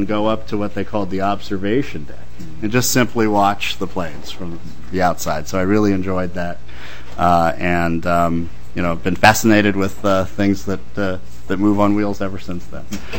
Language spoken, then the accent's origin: English; Cincinnati, Ohio, United States; growing up in Cincinnati, Ohio, my dad used to once in a while take us to the Greater Cincinnati Airport